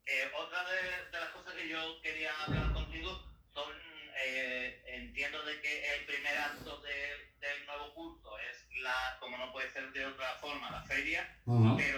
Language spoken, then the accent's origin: Spanish; Andalusia, Spain; a mí como andaluz, te gusta cuando alguien baila sevillana, cuando escuchaba el coro rociero, porque hay que ver, estando lejos de Andalucía, ¿no?